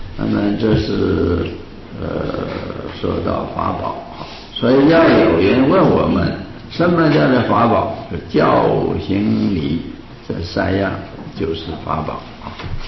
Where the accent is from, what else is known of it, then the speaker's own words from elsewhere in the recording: China; 我们中国人欢喜简略